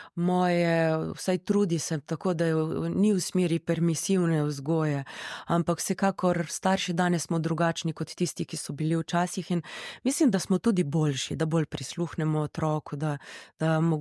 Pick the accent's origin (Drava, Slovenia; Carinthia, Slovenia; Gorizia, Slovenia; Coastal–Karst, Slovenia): Coastal–Karst, Slovenia; Koper; born there; Meni se je zgodilo to v mojem rojstnem kraju. Jaz sploh nisem rabila nikam oriti.